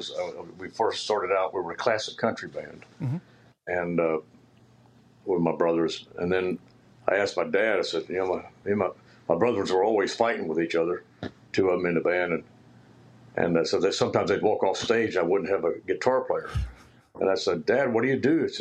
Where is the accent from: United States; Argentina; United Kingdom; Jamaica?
United States; Pasadena, Texas; See, I grew up in Pasadena.